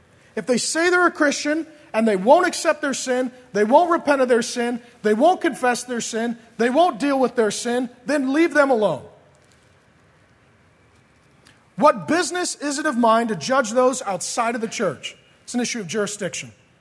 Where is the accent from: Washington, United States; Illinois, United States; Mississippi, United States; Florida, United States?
Washington, United States; SeaTac; Walking distance to my house growing up was 3 or 4 strip clubs. I grew up in SeaTac. Not a lot of Bible thumpers come out of airport areas, right?